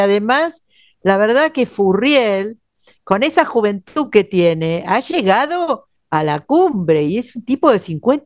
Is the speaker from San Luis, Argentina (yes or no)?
no; Buenos Aires, Argentina; Porque realmente que es un orgullo para los que somos porteños.